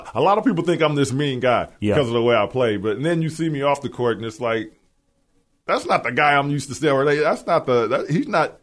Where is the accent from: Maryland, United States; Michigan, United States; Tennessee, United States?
Michigan, United States; Flint; born or raised there; also born or lived in Milwaukee